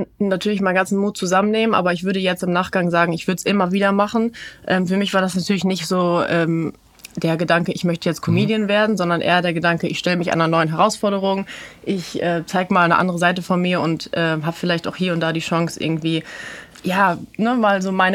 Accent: Diepholz, Lower Saxony, Germany; ich war jetzt am Wochenende zu Hause bei uns in Diepholz, da gibt es nämlich jedes Jahr den Stoppelmarkt

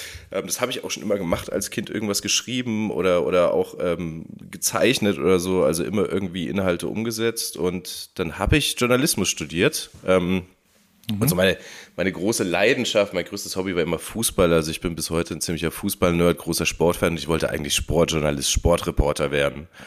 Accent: Miltenberg, Bavaria, Germany; Also ich bin hier in Miltenberg aufgewachsen. Es ist ein sehr idyllisch gelegenes kleines Städtchen mit 10.000 Einwohnern, Fachwerkhäusern, einer alten Altstadt, sehr historisch geprägt. Wir haben hier sind in einer Weinregion. Wir haben eine Brauerei hier

